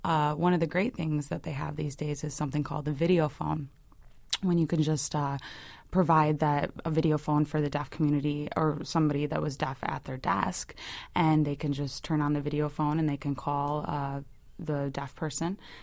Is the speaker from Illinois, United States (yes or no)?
yes; Chicago, Illinois, United States; also born or lived in New York; I was working up there for 6 years, but I'm originally from Chicago.